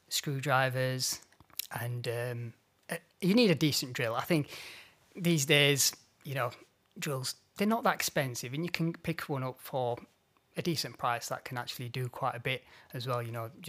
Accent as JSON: {"language": "English", "town": "Leeds", "region": "Yorkshire and the Humber", "country": "United Kingdom", "tie": "born or raised there", "said": "And obviously it was done in Leeds, my hometown, and God's own county."}